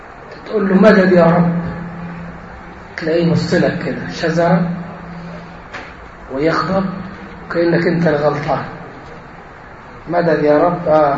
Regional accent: Egypt; لدرجة أن مفتاح الكلام عندنا كمصريين مثلا، ما عرفش الحكاية في بلاد تانية ما شفتهاش زي عندنا

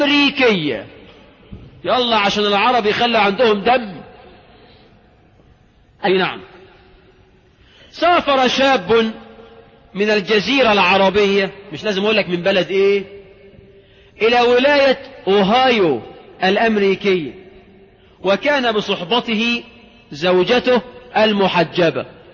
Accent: Egypt; لكن بفعلا اللي بتنتقب عندنا في مصر غالبا يعني غالبا بتنتقب لله

